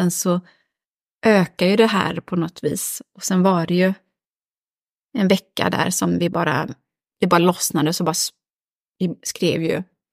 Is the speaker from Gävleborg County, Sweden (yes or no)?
no; Örebro, Örebro County, Sweden; moved away as an adult; now in Gothenburg, Sweden; Jag kommer från Örebro. Flyttade till Göteborg när jag var 20.